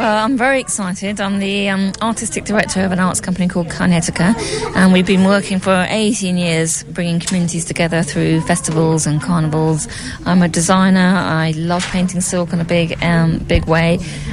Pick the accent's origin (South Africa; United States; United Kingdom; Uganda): United Kingdom; London; I'm a Londoner. I have never really been to Thurrock before